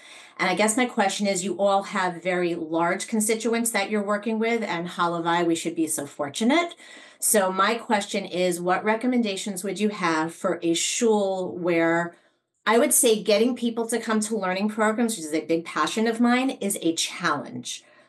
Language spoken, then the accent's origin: English; Fairlawn, United States; I grew up in Fairlawn, which is a very, very active community.